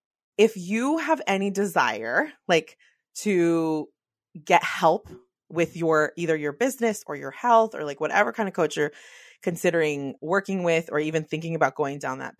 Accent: California, United States; I think about Kobe and I think about Serena Williams and I think about Steph Curry because I'm from the Bay.

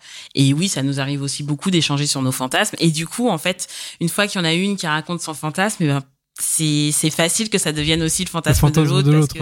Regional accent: Île-de-France, France; Ok, alors moi j'ai 32 ans et je suis de région parisienne.

